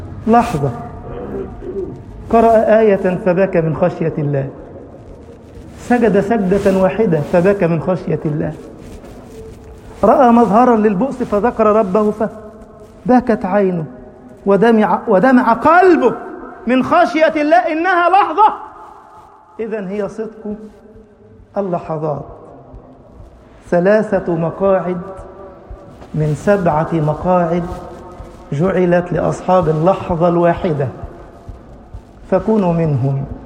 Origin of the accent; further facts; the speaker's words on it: Egypt; واجعل بلدنا مصر أمنا أمانا، سخاء رخاء، وسائر بلاد المسلمين